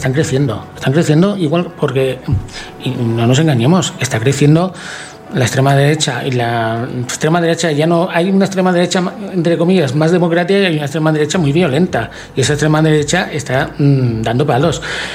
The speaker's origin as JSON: {"language": "Spanish", "region": "Valencian Community", "country": "Spain", "first_language": "Valencian", "said": "yo soy valenciano parlante"}